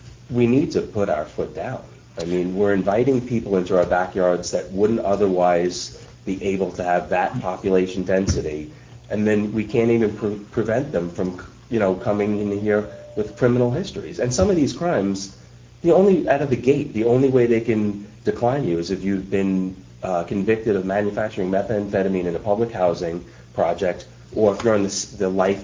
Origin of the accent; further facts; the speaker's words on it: New York, United States; You probably can tell I grew up in New York.